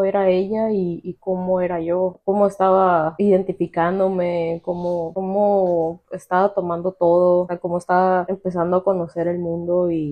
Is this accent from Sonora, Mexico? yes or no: yes; Ciudad Obregón, Sonora, Mexico; now in Tijuana, Mexico; Se llama Ciudad Obregón. Es municipio de Cajeme.